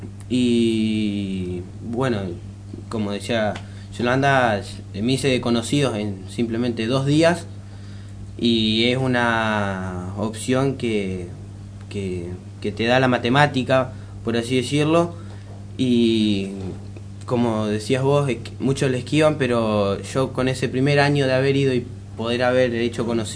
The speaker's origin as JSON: {"language": "Spanish", "town": "Caseros", "region": "Buenos Aires Province", "country": "Argentina", "said": "Yo soy, muchos me dicen que soy de acá, pero culturalmente soy de Caseros."}